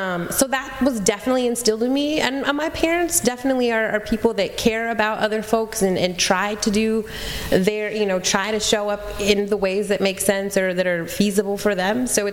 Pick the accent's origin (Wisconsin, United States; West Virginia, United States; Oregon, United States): Oregon, United States; Portland; I'm from Portland in the 90s. That was, like, the motto, you know?